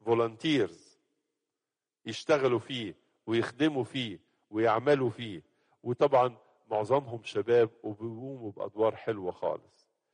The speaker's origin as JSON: {"language": "Arabic", "country": "Egypt", "said": "بنلاحظ عندنا في مصر، مصر ما كانش فيها حيتان، نلاقي حوت جاي لنا ميت"}